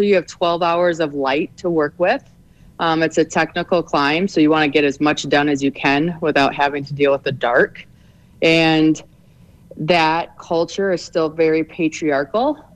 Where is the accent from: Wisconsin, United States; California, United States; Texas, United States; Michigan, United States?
Michigan, United States; now in Park City, United States; No, actually, I grew up in Michigan. I moved to Park City, Utah in 2015.